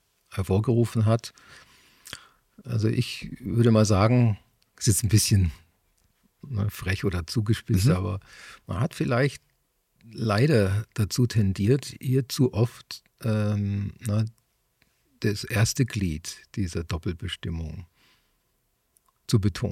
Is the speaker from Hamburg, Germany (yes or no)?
no; Augsburg, Bavaria, Germany; der große Dichter meiner Heimatstadt, Bertolt Brecht